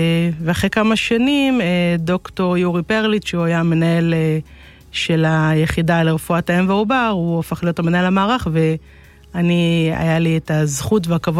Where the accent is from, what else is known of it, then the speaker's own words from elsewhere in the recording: Northern District, Israel; אני קלאבית, אני מהצפון, הצפון הוא תבנית נוף מולדתי.